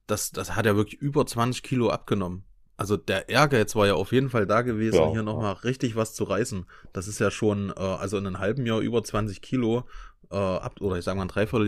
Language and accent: German; Erfurt, Thuringia, Germany; da kann man sich einfach als Erfurter hinstellen und das offen und ehrlich sagen